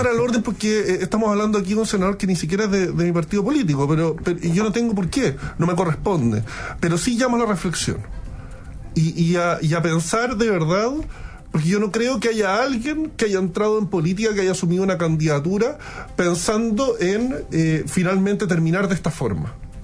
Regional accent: Punta Arenas, Magallanes, Chile; born there; Yo también nací en Punta Arenas.

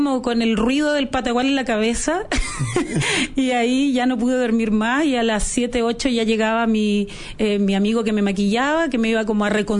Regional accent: Valparaíso, Chile; yo me estaba haciendo el público en Santiago, yo soy de Valparaíso, entonces me estaba haciendo mi público santiaguino

